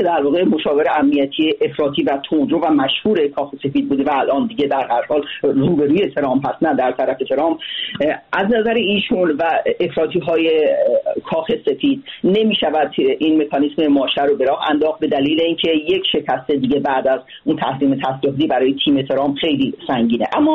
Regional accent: Iran; به عنوان یک تحلیلگر، نه به عنوان یک ایرانی

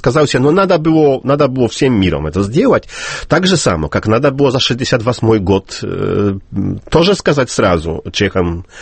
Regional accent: Olsztyn, Warmian-Masurian Voivodeship, Poland; Это я сам из Ольштина. Это 120 километров от Калининграда.

